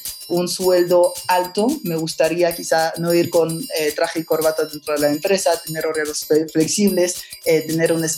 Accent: France; moved away as an adult; also born or lived in Barcelona, Spain; yo soy franco-catalán, te diría. Nací en Barcelona, papá catalán y mamá francesa. Entonces, a los 3 años se separan mis papás, entonces me voy de Barcelona a Francia y ahí es donde crecí casi toda mi vida. Estuve en Francia hasta los 20 años

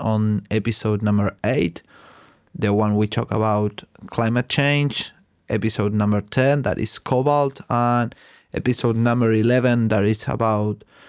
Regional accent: Montevideo, Uruguay; I'm from Montevideo, Uruguay.

